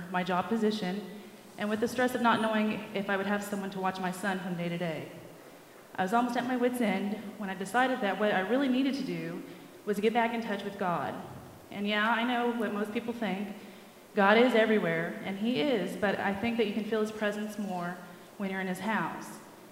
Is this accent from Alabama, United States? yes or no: no; Stockton, Missouri, United States; now in Michigan, United States; I know Randy just said that, but I thought I'd say it again. I'm from Stockton, Missouri. I moved up here to Michigan in the fall of 2005.